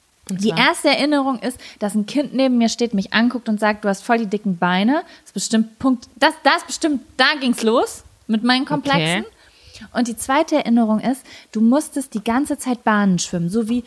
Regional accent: Lübbecke, North Rhine-Westphalia, Germany; Ich war ja in jedem Verein in und um Lübbecke, ne?

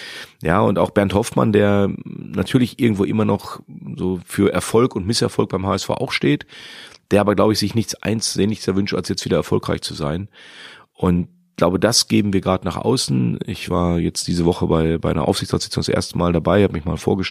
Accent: Soest, North Rhine-Westphalia, Germany; Ja, das ist so ganz in der Nähe von Soest, wo ich groß geworden bin.

